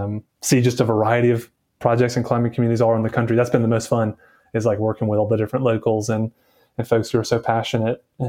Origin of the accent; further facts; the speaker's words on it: North Carolina, United States; I'm from the Southeast. Originally, I sort of grew up between North and South Carolina.